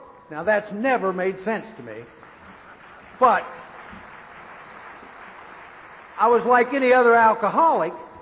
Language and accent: English; West Virginia, United States; when I was 18 years old, I was walking down the streets of my hometown, and we had speakeasies in. West Virginia was a dry state.